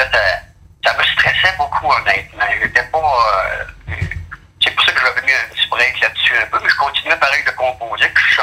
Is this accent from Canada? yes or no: yes; Saint-Léon-de-Grand, Quebec, Canada; Quand moi j'avais deux ans, ben, ils ont revenu à Saint-Léon-de-Grand, près d'Amqui. Puis moi, ben, je suis comme natif de Saint-Léon et Amqui depuis juste deux ans.